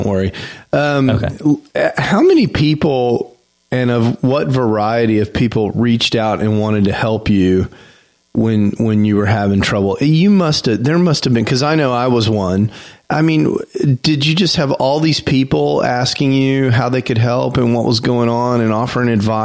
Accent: Texas, United States; I'm from Texas. We have guns here.

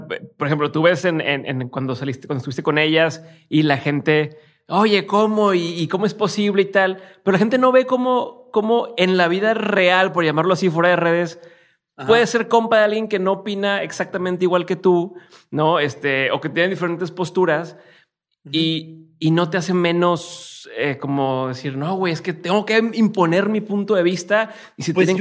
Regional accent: Monterrey, Nuevo León, Mexico; yo soy de Monterrey, también así es acá.

